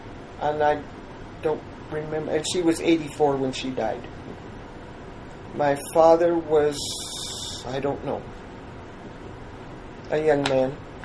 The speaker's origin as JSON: {"language": "English", "town": "Buena Vista", "region": "Colorado", "country": "United States", "tie": "born or raised there", "also_born_or_lived": "Salida", "said": "I was born in Salida at the Red Cross Hospital, grew up in Buena Vista, spent the first however many years of my life in Buena Vista, 18, I guess."}